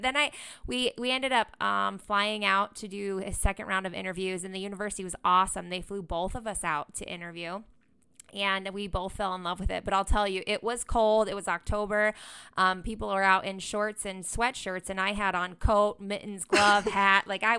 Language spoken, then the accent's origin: English; Utah, United States; I grew up in Utah